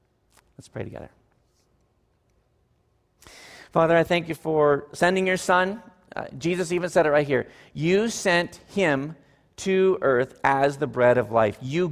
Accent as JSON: {"language": "English", "country": "Canada", "said": "I'm Canadian myself"}